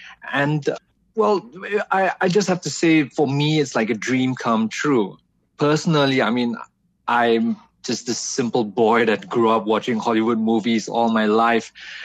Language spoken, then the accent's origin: English; Singapore; Well, I come from Singapore, and very fortunately, I don't experience any of that.